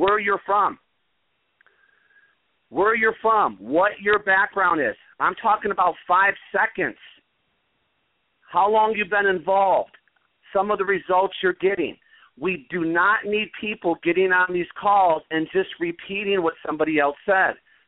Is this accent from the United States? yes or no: yes; the South, United States; I'm from the South.